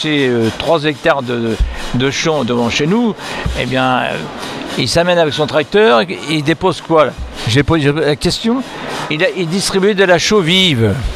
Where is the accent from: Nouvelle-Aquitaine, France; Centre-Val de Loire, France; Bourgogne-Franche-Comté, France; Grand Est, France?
Centre-Val de Loire, France; Chambord; born there; Je suis né à Chambord.